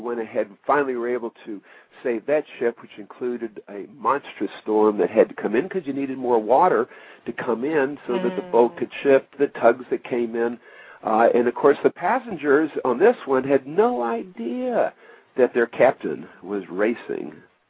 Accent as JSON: {"language": "English", "region": "East Coast", "country": "United States", "tie": "born or raised there", "said": "I grew up on the East Coast. I went to school in the Midwest, if you will, and then also on the West Coast."}